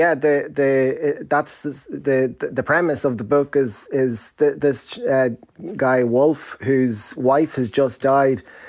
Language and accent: English; Ireland; growing up in Ireland